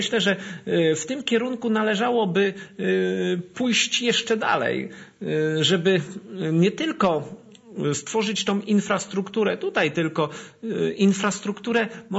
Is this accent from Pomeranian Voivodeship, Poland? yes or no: no; Częstochowa, Silesian Voivodeship, Poland; ja pochodzę z Częstochowy i wychowałem się, mówiąc szczerze, na Jasnej Górze. W kaplicy świętego Józefa.